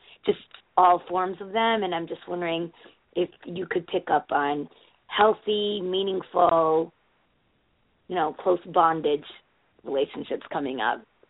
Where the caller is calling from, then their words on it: Connecticut, United States; I'm from Connecticut.